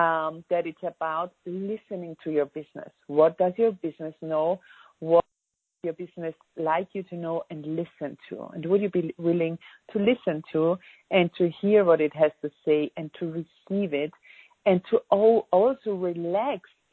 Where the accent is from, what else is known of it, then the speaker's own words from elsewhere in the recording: Austria; first language German; English is a second language; I'm from Austria. My first language is German, and I love that.